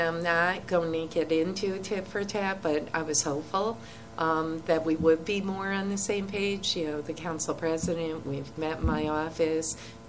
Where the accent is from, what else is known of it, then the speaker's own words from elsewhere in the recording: Troy, United States; I mean, it pained me as someone born and raised in Troy.